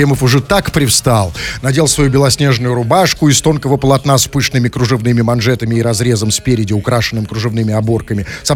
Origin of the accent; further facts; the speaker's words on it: Saint Petersburg, Russia; А как выглядим мы, петербуржцы?